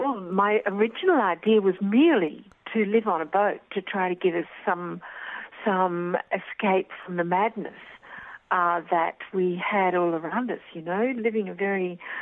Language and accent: English; Queensland, Australia; now in Sydney, Australia; when I arrived in Sydney, as a Queenslander, I was a bit of a landlubber because there wasn't as much sailing that went on up there.